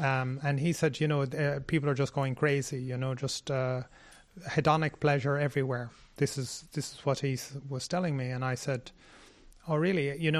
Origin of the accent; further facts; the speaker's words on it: Ireland; now in Sri Lanka; which is actually similar to my home country, Ireland